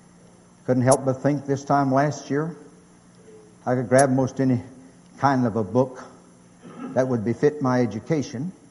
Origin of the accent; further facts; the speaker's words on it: North Carolina, United States; as a farm boy from North Carolina, and that is my home state, I was such a farm boy, I almost had to live so far back in the mountains, I almost had to lay down on my back to see the sun.